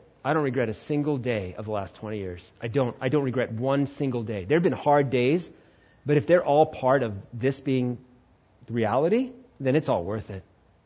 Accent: India; So if you're listening on the radio, I'm Indian, by the way.

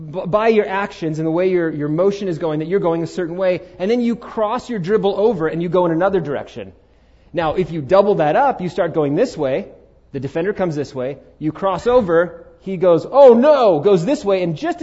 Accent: Queens, New York, United States; Since I was 7, growing up in Queens, New York, the game I played was basketball.

